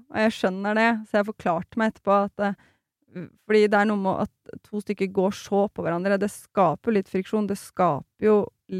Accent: Slemmestad, Akershus, Norway; Jeg er fra Slemmestad, Camilla.

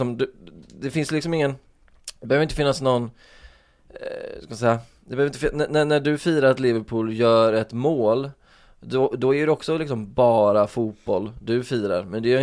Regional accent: Sweden; du och jag som är liksom från Sverige identifierar oss som Arsenal-supportrar trots att vi är uppvuxna i Sverige.

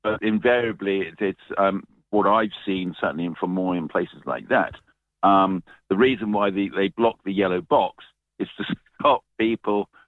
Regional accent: Brighton, South East England, United Kingdom; I was brought up in Brighton, so I remember the fights between the mods and the rockets.

